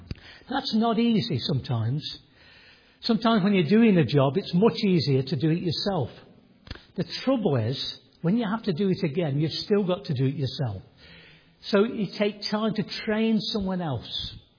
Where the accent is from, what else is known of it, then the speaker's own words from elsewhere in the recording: England, United Kingdom; moved away; because I was from England